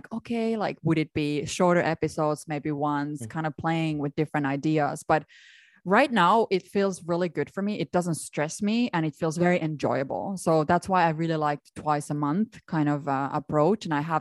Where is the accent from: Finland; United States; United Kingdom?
Finland; English is a second language; But yeah, I'm still from Finland, so I can use English in a funny way.